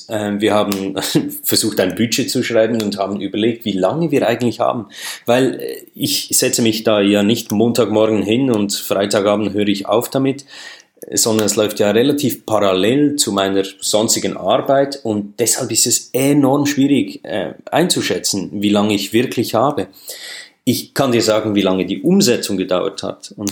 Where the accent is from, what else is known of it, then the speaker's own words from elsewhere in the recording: Switzerland; mein automatisches Denken als Schweizer